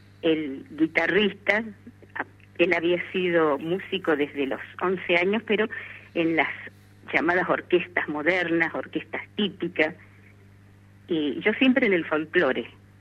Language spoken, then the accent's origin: Spanish; Cosquín, Córdoba, Argentina; born there; Yo nací en Cosquín.